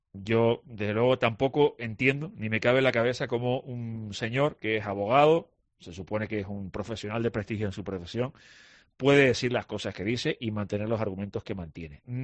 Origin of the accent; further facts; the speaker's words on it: Canary Islands, Spain; los que conocemos Tenerife, que somos tinerfeños